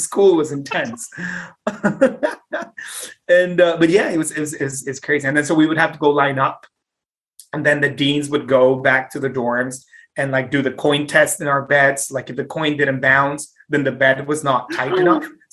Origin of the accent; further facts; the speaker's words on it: Mexico City, Mexico; And I mean, I grew up in Mexico City, like streets, cars, honks, and smells, and just Ireland, just green everywhere.